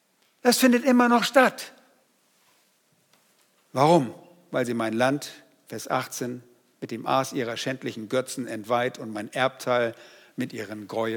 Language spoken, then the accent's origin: German; Northern Germany, Germany; Bei uns in Norddeutschland sagt man Nörgeln.